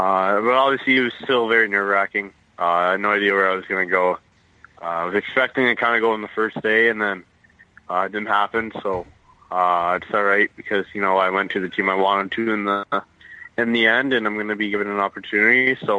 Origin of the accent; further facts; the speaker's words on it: Florida, United States; Yeah, I think growing up in Florida, There's only so many hockey teams there